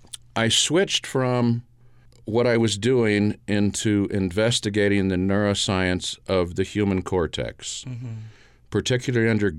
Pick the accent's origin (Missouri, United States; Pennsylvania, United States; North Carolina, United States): Missouri, United States; also born or lived in New Mexico; I grew up from southern New Mexico, primarily Missouri.